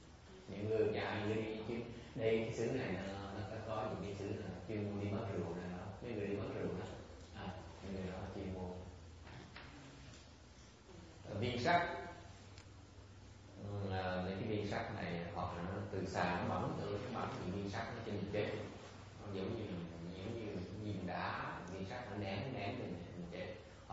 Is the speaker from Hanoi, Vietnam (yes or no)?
no; Nha Trang, Khanh Hoa, Vietnam; hồi nhỏ sống ở Nha Trang, thì ở Nha Trang là thích ăn đồ biển